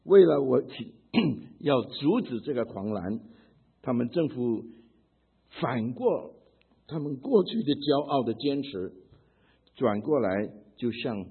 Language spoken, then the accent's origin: Chinese; Hong Kong; also born or lived in China; now in United States; 我不是生长在美国，我是生在中国，长在香港，成在美国